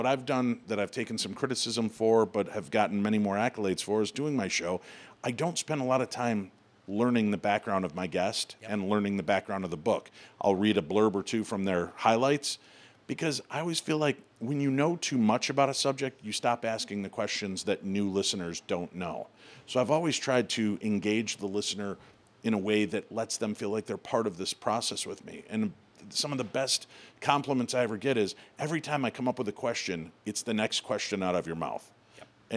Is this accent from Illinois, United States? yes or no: yes; Chicago, Illinois, United States; Well, like I said, I grew up in Chicago in the height of great radio, 70s, 80s, 90s, right